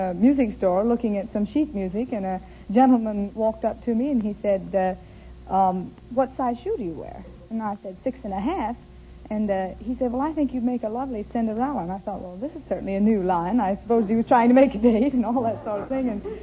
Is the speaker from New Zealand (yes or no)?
no; the Ozarks, United States; No, I was raised in the Ozarks.